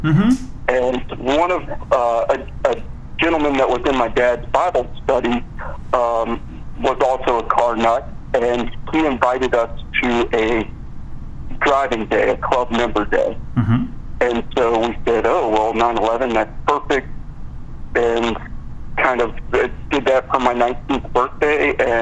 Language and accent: English; Palatine, Virginia, United States; So I'm from Palatine, Virginia, which is just outside of Richmond.